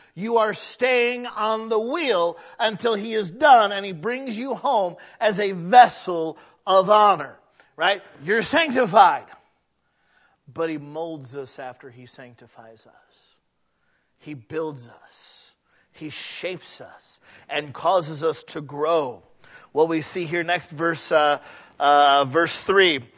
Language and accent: English; England, United Kingdom; We did this thing as English people.